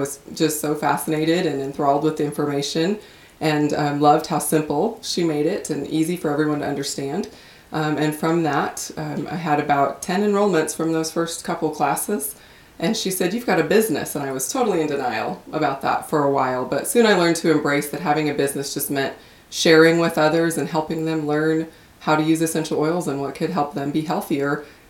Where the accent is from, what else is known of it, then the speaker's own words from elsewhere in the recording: Montana, United States; So a friend of mine that I grew up with in Montana, Tanya Cottrell, started using essential oils